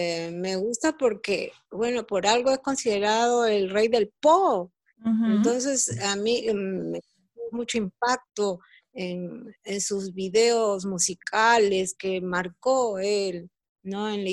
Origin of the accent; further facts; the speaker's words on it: Lima, Peru; yo nací en Lima y ya tengo la influencia urbana.